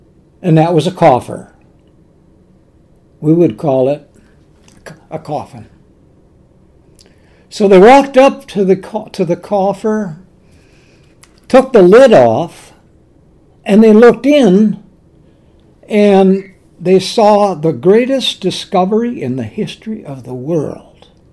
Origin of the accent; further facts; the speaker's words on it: La Crosse, Wisconsin, United States; I grew up in La Crosse, and it's one city